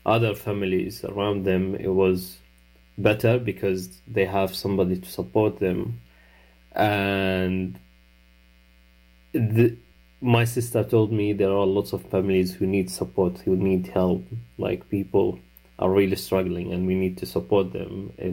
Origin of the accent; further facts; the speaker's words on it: Gaza, Gaza Strip, Palestine; now in Manchester, United Kingdom; I am a Palestinian from Gaza, and I'm based in Manchester.